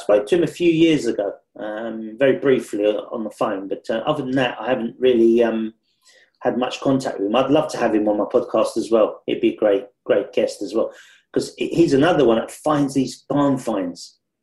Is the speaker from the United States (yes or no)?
no; North Cyprus, Cyprus; We're from North Cyprus, Turkish Cypriots.